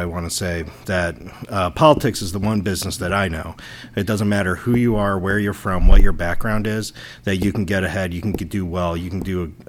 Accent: United States; I mean, I'm from Cedar County. I'm a gay kid who grew up the parents of a couple of working class parents.

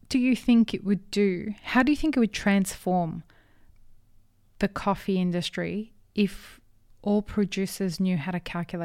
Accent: Sydney, New South Wales, Australia; I'm from Sydney, mate.

